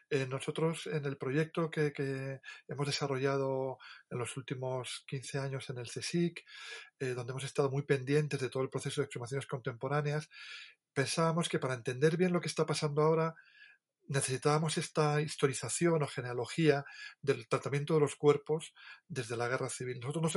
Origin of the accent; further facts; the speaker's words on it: Castile and León, Spain; En mi pueblo, es un pueblo de Ávila